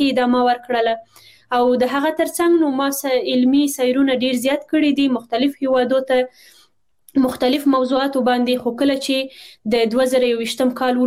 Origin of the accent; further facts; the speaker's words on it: Kabul, Afghanistan; born there; also born or lived in Badakhshan, Afghanistan / Tajikistan; زه خپله په کابل کې زیږیدلې ما په 1915 کال باندې